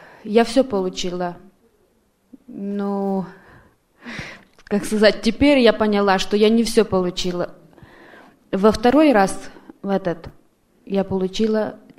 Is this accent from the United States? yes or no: yes; Tacoma, Washington, United States; я из Такомы.